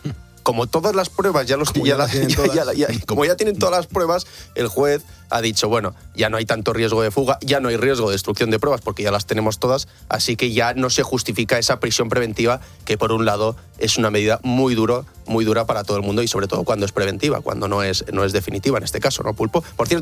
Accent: Barcelona, Catalonia, Spain; now in Madrid, Spain; Además que yo soy de Barcelona y este frío seco que cala bien en los huesos me está afectando más.

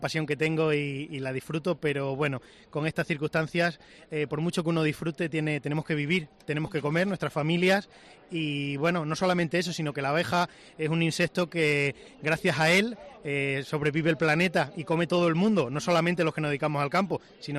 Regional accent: Extremadura, Spain; Pues soy de origen extremeño, pero bueno, me muevo con las colmenas trasumantemente en Andalucía, Extremadura y aquí en la provincia de Castilla y León, en Salamanca.

